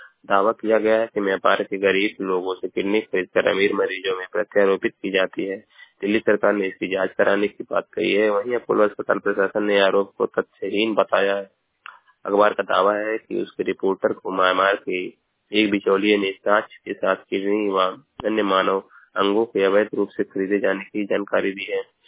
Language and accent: Hindi; Uttar Pradesh, India; मैं जिला महाराजगंज का निवासी हूँ।